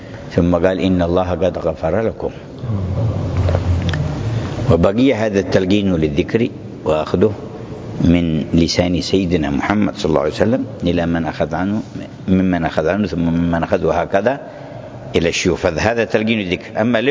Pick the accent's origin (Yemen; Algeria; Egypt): Yemen; Hadramaut; وإليه نسبة الجماعة عندنا في حضرموت ألبا علوي، أقولهم العلويين وألبا علوي نسبة إلى هذا.